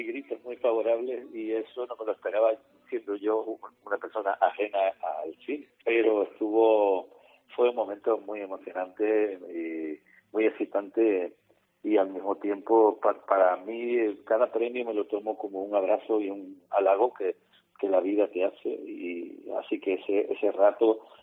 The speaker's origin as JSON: {"language": "Spanish", "region": "Andalusia", "country": "Spain", "said": "yo me siento andaluz profundamente y sin chauvinismo de ningún tipo"}